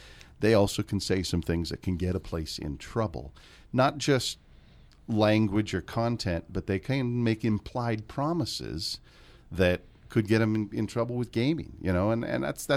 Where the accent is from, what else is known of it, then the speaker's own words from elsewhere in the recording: Seattle, Washington, United States; I grew up in Seattle.